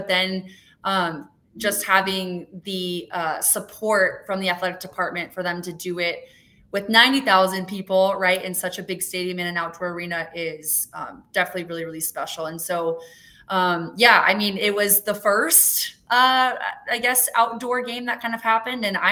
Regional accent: Colorado, United States; I'm from Colorado.

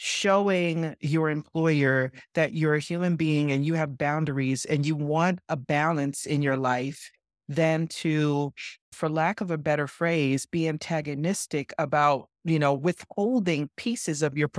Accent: Bronx, New York, United States; if I say it as I grew up in the Bronx, it's going to sound totally different.

